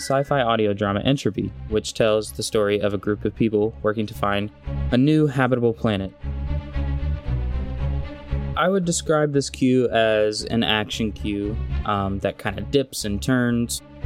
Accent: Summerville, South Carolina, United States; I'm a composer from Somerville, South Carolina

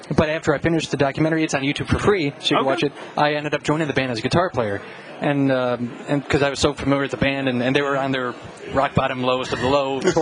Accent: Chicago, Illinois, United States; I'm from Chicago.

